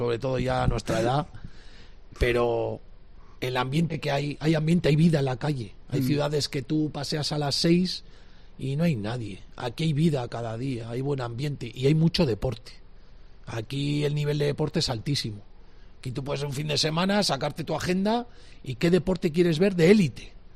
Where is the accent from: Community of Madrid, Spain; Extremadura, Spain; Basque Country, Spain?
Basque Country, Spain; San Sebastián; Bueno, vengo de Burgos, soy de Donosti.